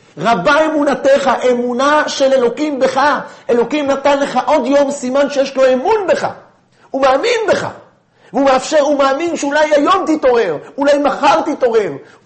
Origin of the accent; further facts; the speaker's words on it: Bnei Brak, Central District, Israel; אני גדלתי בבית של יהודים שומרי תורה ומצוות. גדלתי בבני ברק